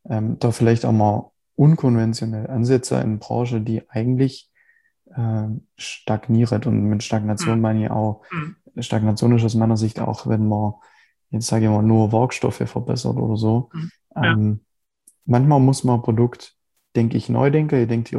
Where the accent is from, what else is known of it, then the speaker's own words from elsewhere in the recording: Biberach, Baden-Württemberg, Germany; ich komme aus Biberach, also unterhalb von Ulm. Also der Großteil meiner Zeit eigentlich schon immer hier. Bin auch viel in Ulm unterwegs. Also das ist so mein, also Landkreis Biberach, Landkreis Ulm, das sind so meine Heimatregionen im Prinzip.